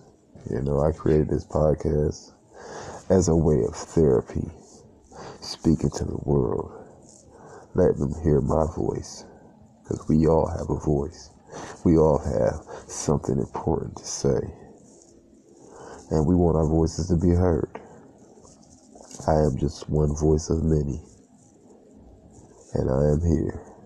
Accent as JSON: {"language": "English", "town": "Cleveland", "region": "Ohio", "country": "United States", "tie": "born there", "lives_now": "Columbus, United States", "said": "I was born in Ohio, Cleveland. I currently stay in Columbus, Ohio."}